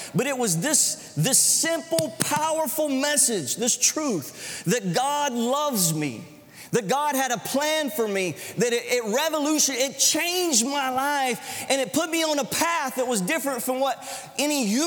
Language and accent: English; Florida, United States; Now, I am a Southern boy. I come from North Florida